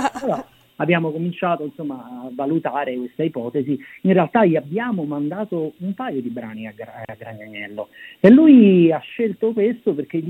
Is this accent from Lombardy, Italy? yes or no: no; Naples, Campania, Italy; io, essendo napoletano, sono cresciuto in una cultura in cui la distruzione e la disgrazia, insomma tutte le avversità, quelle anche più balorde della vita, vengono vissute con una sorta di leggerezza o di pacata accettazione